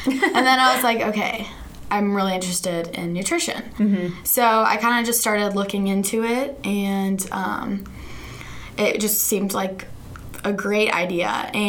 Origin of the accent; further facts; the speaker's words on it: St. Louis, Missouri, United States; I'm from St. Louis, Missouri, and my last name is actually German.